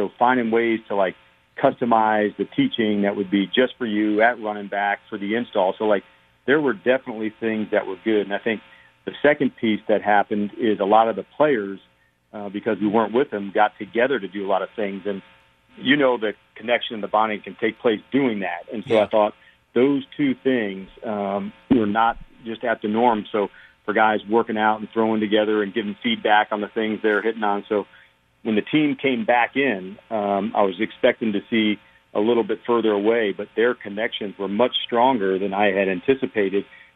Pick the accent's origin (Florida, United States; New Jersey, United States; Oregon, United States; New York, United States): New Jersey, United States; And I can remember, you know, for me, I growing up in New Jersey and, you know, going over to Fairleigh Dickinson to be the Giants